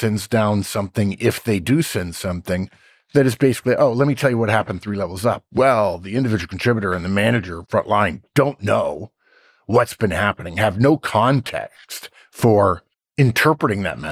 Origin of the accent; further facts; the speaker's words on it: Arcadia, California, United States; the house that he lived in was filmed about a mile from the house that I grew up in Arcadia, nice. California, at the Arboretum.